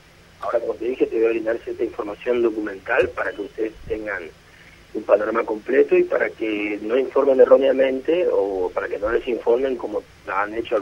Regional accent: El Dorado, Misiones, Argentina; now in Posadas, Argentina; Y vengo del Dorado, vine el año 2007 del Dorado a Posada a trabajar.

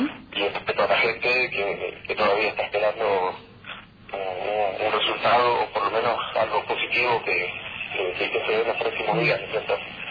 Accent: Uruguay; Sí, soy de Uruguay.

